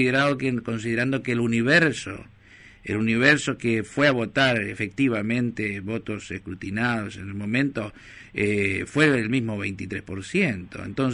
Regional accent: Argentina; Somos argentinos y nosotros hicimos asesorías en su momento al gobierno argentino.

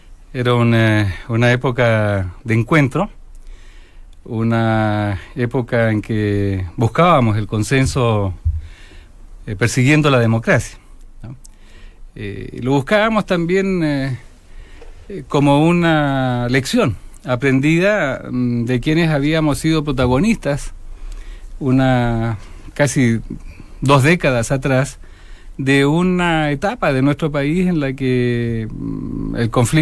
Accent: Chile; moved away; also born or lived in Mexico; yo me fui de Chile como muchos chilenos después del golpe militar en 1973 y viví 12 años fuera de Chile, todos ellos en México.

